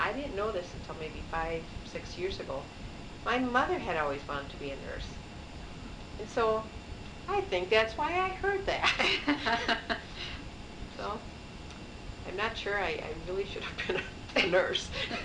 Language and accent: English; Appleton, Wisconsin, United States; I was born in Appleton, Wisconsin, and spent my whole life there until I went to nursing school at Mount Sinai in Milwaukee.